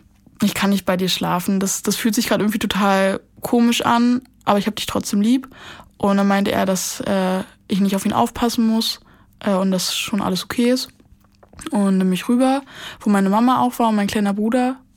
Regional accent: Brandenburg, Germany; Ich komme nicht aus Berlin. Ich bin in Brandenburg groß geworden und wir haben da 2 Häuser.

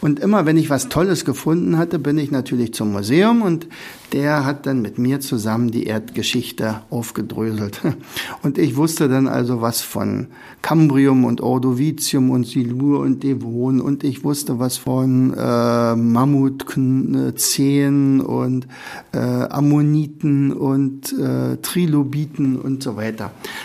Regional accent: Oderberg, Brandenburg, Germany; born there; now in Rauen, Germany; da wo ich ja hingezogen bin, ich bin ja gebürtiger Oderberger, bin nach Rauen gezogen

